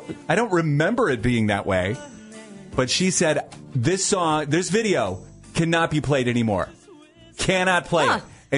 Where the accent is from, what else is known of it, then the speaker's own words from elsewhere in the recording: Dover, Ohio, United States; when I was growing up in the Dover, New Philadelphia area, it was the skate place, all right?